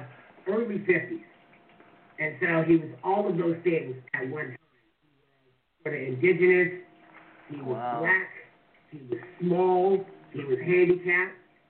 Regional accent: California, United States; I'm one generation out of the South. I grew up in the Bay Area.

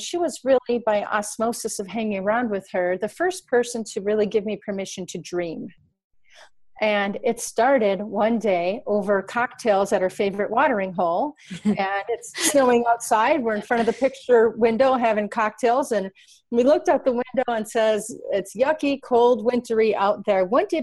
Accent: Racine, Wisconsin, United States; I'm from Racine, Wisconsin, a very small town, less than 100,000 smaller when I was smaller.

